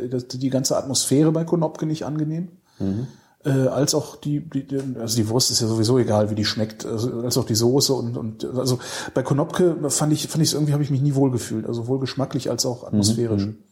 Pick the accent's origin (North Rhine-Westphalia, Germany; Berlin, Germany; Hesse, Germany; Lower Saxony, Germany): North Rhine-Westphalia, Germany; Weilerswist; Ich bin im Ort auch groß geworden als Kind, der hieß Weilerswist. Das war dann irgendwie so 12 Kilometer von Euskirchen entfernt.